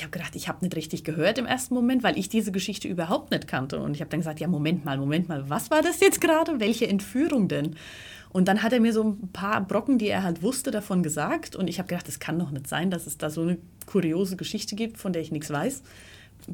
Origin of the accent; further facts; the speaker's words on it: Bavaria, Germany; Ich komme aus dem Buchental, also dem Nachbarort von Mespelbrunn.